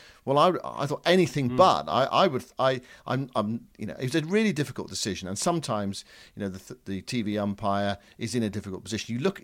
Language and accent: English; England, United Kingdom; My instinct told me it was out. Not because I'm English